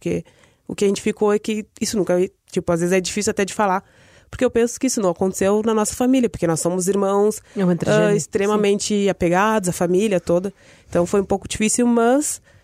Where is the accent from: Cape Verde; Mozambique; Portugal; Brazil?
Portugal; vivemos em Portugal e somos portugueses.